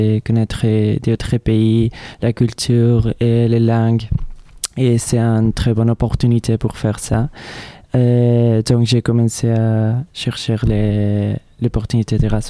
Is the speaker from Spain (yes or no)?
yes; Castilla-La Mancha, Spain; French is a second language; now in France; Et je viens de Castilla-La Mancha, c'est au centre du pays, ouais.